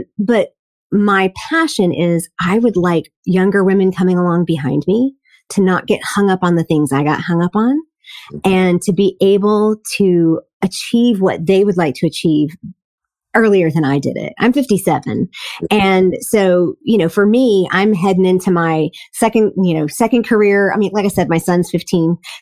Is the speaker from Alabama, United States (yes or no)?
no; Gary, Indiana, United States; how was it growing up in Gary, Indiana?